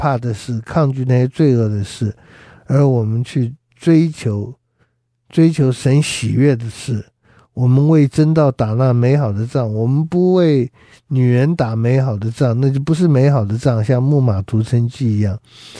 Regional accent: China; 这里说贪财是万恶之根，我们中国人说万恶淫为首啊

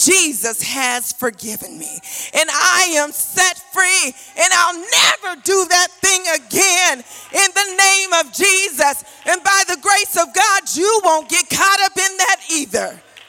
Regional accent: Maryland, United States; moved away; I come from Maryland, so they're a little ways ago, but I get to go home every now and then.

